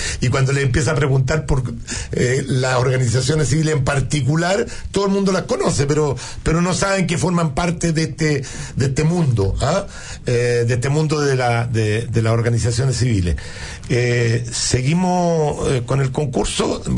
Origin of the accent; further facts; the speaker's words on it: Chile; ¿somos los chilenos solidarios realmente?